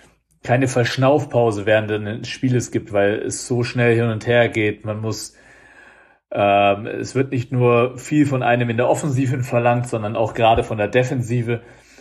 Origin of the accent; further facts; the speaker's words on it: Nuremberg, Bavaria, Germany; bin 33 Jahre alt, komme gebürtig aus Nürnberg